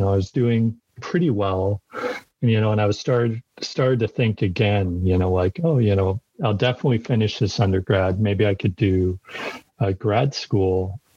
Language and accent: English; Edmonton, Alberta, Canada; also born or lived in Utah, United States / Vancouver, Canada; So I was born in Utah, lived in Utah up until I was 10. And then we all moved to Edmonton, Alberta, Canada. So I did a lot of my schooling in Edmonton, and then I did my undergrad in UBC in Vancouver.